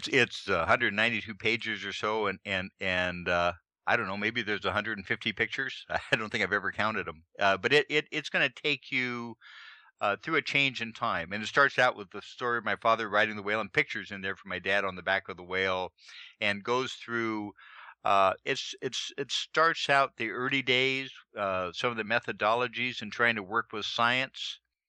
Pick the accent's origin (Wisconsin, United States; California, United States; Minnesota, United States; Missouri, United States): California, United States; San Diego; There had been gray whales in San Diego. I grew up in San Diego.